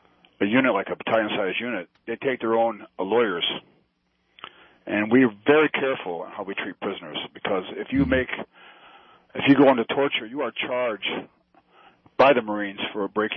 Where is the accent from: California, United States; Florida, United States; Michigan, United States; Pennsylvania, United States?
Michigan, United States; I grew up in Michigan myself.